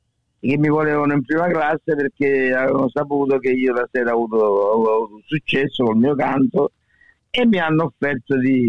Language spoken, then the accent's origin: Italian; Sicily, Italy; moved away; io sono partito dalla Sicilia che avevo soltanto l'avviamento professionale